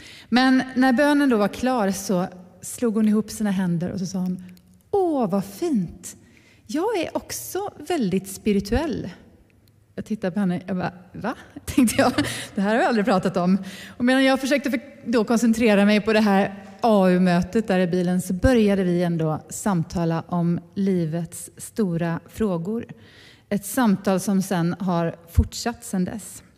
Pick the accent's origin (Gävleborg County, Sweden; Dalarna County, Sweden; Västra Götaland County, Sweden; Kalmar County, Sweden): Västra Götaland County, Sweden; Gothenburg; trots att jag har vuxit upp i Västra Göteborg så har jag faktiskt aldrig varit i den här kyrkan innan.